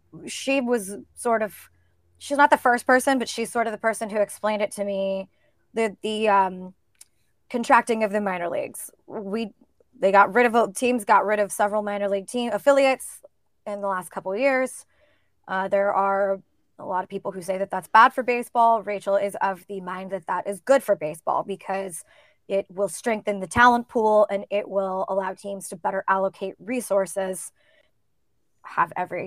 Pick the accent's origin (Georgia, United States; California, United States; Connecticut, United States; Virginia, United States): California, United States; I grew up in California where everybody speaks sort of a Mexican, not sort of, they speak a Mexican dialect